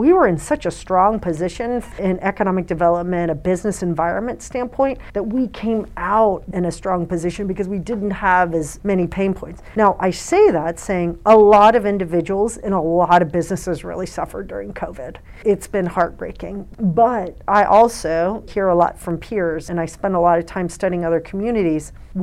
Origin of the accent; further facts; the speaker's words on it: Cincinnati, Ohio, United States; So I grew up in Cincinnati, matriculated over to Indiana. My undergrad is from Indiana University.